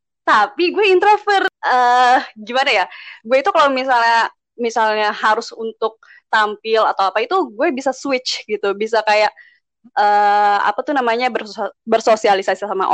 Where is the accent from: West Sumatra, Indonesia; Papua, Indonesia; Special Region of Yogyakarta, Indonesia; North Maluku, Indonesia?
West Sumatra, Indonesia; Padang; also born or lived in Jakarta; Soalnya pertama, gue asalnya dari Padang. Sebenarnya gue lama di Jakarta, cuman orang tua gue tuh asli Padang, dan sehari-hari di rumah suka pakai bahasa Padang gitu.